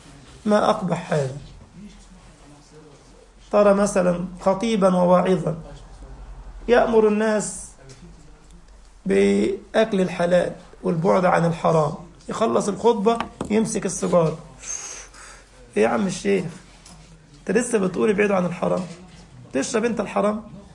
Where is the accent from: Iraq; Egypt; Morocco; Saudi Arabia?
Egypt; سميه بطيخ عندنا في مصر، انتوا بتسموه دلاح في بلاد المغرب